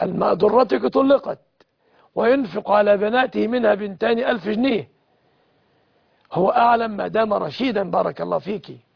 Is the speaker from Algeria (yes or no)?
no; Egypt; بلادنا مصر